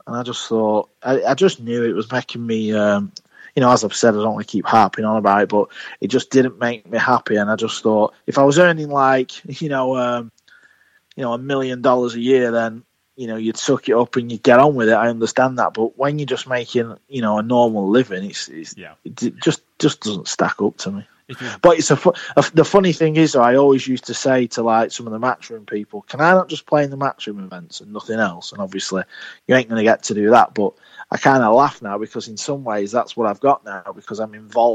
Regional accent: England, United Kingdom; I'm English

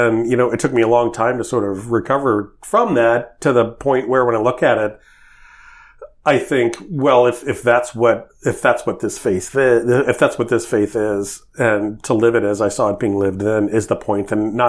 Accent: St. Louis, Missouri, United States; shortly after 9/11 in 2001, there was in my hometown of St. Louis.

